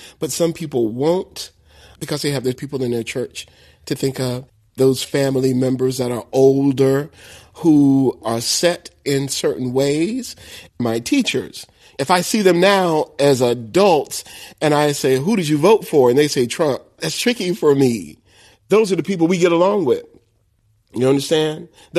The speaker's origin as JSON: {"language": "English", "region": "Florida", "country": "United States", "said": "yeah, I'm from Wakulla. I drink from the river here. I drink from the well."}